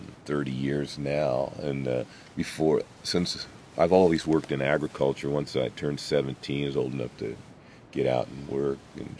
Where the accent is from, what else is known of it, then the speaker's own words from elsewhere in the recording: Petaluma, California, United States; the community I grew up in Petaluma, you know, with the real, the people I came from there was the real, like the communist, atheist, you know, Jews.